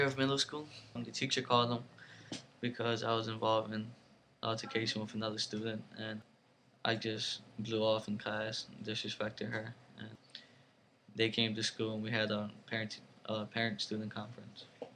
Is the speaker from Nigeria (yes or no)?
no; Guayama, Puerto Rico; now in Philadelphia, United States; I go to Philadelphia Military Academy at Overson. I'm a senior. I'm from Guayama, Puerto Rico, and I'm 18 years old.